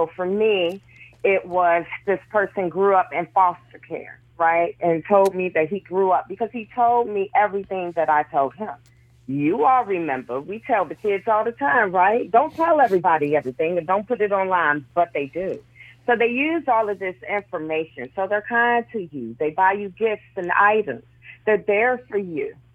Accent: Chicago, Illinois, United States; So as a survivor of child sex trafficking and growing up in Chicago, Illinois, I can tell you that everyone knew … growing up

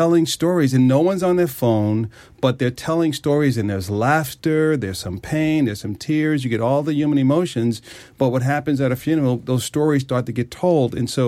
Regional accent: Queens, New York, United States; grew up in Queens, and on our front porch, grandma and grandpa would tell stories about the South

